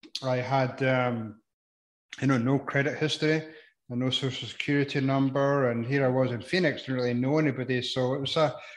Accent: Edinburgh, Scotland, United Kingdom; now in United States; So you can tell by my accent, I'm not originally from here, not from the States.

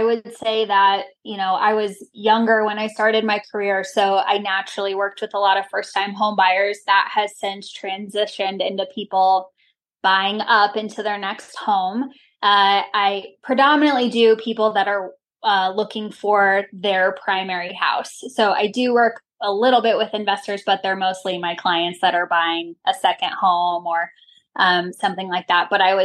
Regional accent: Littleton, Colorado, United States; I am a Colorado native and I am a realtor with Infinity Pros. I grew up predominantly in the Littleton area

